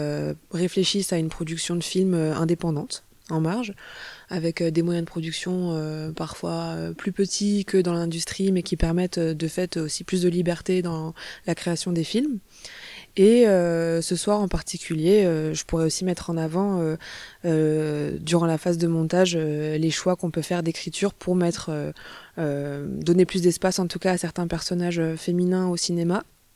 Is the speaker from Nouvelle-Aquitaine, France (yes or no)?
no; Marseille, Provence-Alpes-Côte d'Azur, France; Je viens de Marseille